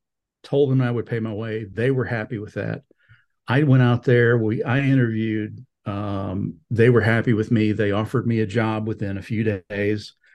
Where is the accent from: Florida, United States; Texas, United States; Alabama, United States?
Alabama, United States; went back to my home of record in Alabama and began sending out resumes. I'm from Northern Alabama.